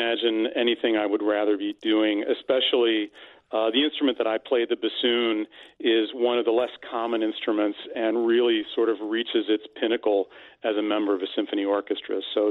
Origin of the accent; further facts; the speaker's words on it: Ohio, United States; I grew up in Northeast Ohio, and they offered some wind instrument opportunities to us in elementary school